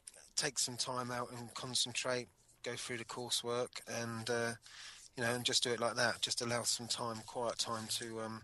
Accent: Poole, South West England, United Kingdom; I come from Poole, Dorset, and I'm on the Train for Trade Skills Plumbing Course Level 2.

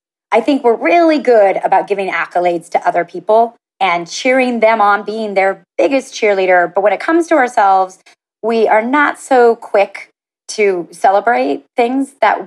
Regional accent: Hawaii, United States; And as a Hawaiian Filipino, we say, however you ride the wave, you've surfed that wave.

